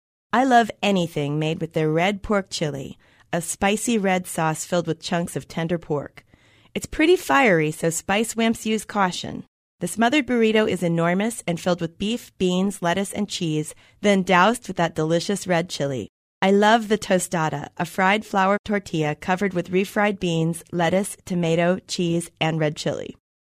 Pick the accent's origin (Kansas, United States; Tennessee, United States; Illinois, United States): Kansas, United States; Newton; I grew up in Newton, Kansas, in the 70s and 80s.